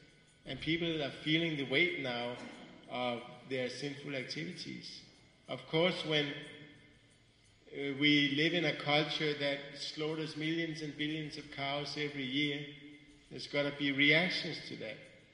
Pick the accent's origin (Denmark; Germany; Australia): Denmark; Copenhagen, Capital Region of Denmark; I'm from Copenhagen, it used to be when I went back to Copenhagen